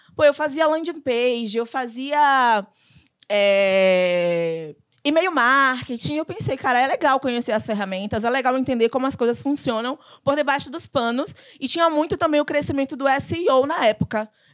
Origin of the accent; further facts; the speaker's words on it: Alagoinhas, Bahia, Brazil; Eu sou do interior de Alagoinhas, que chama minha cidade, na Bahia.